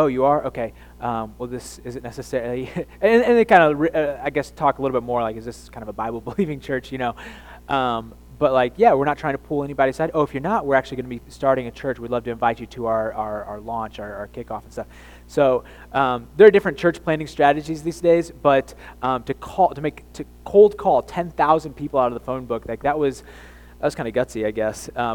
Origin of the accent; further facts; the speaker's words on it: Edwardsville, Illinois, United States; also born or lived in Oklahoma City; I was born in Oklahoma City. My dad was a pastor there. And out of seminary, and he pastored there, I think, for a few years. And then when I was about 3 or 4 years old, I can't remember, we moved to Edwardsville, Illinois